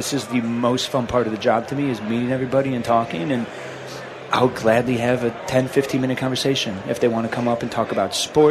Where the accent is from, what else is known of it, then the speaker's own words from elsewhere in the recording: Palatine, Illinois, United States; I grew up a Chicago boy, born and raised in Palatine, and me and my dad would come here every year.